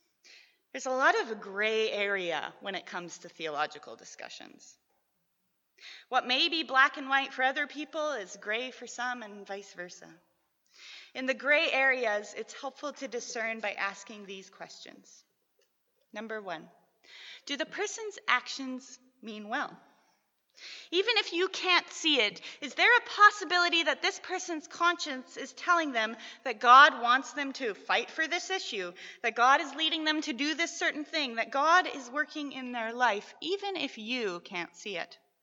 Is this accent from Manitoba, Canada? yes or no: yes; Manitoba, Canada; I'm from Manitoba